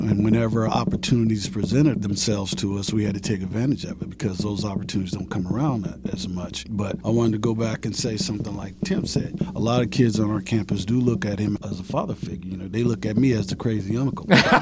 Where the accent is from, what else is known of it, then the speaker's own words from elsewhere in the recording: Richmond, California, United States; For me, growing up in Richmond, California, it's a predominantly Black community.